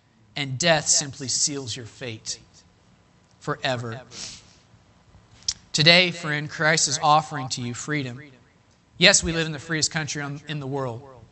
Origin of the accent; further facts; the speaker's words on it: Terre Haute, Indiana, United States; born there; When I was born in America, in Terre Haute, Indiana, to Jack and Penny, it's a legendary.